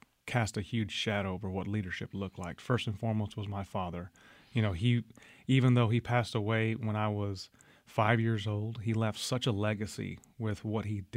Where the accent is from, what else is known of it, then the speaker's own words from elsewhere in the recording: Del Rio, Texas, United States; also born or lived in San Antonio; Well, I was born and raised in Del Rio, Texas, which is out in West Texas, mm-hmm. or the Southern Desert, I guess, for those that don't know Texas geography